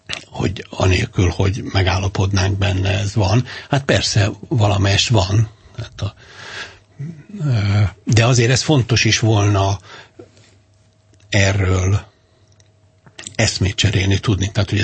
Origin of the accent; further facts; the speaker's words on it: Hungary; maga is magyar, meg én is magyar vagyok.